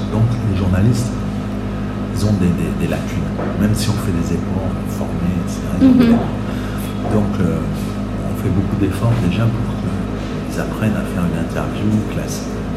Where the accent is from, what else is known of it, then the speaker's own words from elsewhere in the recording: France; moi je suis français